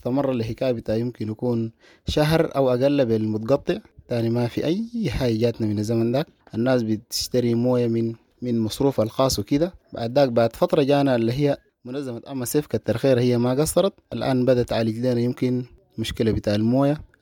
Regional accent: Sudan

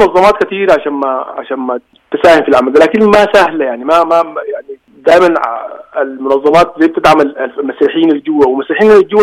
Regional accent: Sudan

